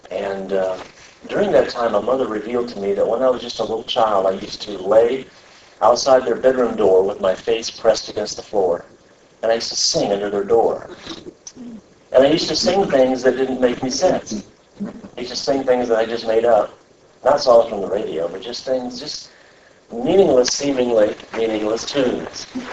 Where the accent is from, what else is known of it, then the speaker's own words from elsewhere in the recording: Kirksville, Missouri, United States; I'm from Kirksville, Missouri. No one knows about Kirksville. Kirksville is far away from everything.